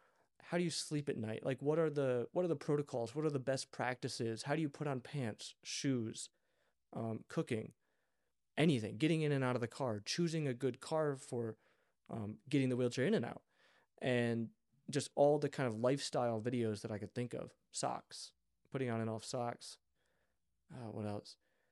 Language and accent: English; Detroit, Michigan, United States; yeah, I'm from like the Detroit area